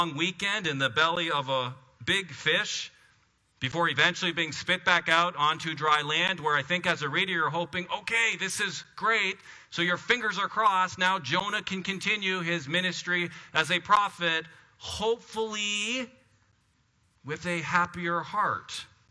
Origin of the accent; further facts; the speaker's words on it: Canada; which pains me a little bit as a Canadian to say that.